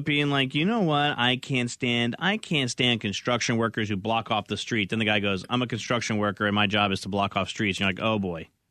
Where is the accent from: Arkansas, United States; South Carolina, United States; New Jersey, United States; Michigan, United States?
New Jersey, United States; No, born and raised in New Jersey.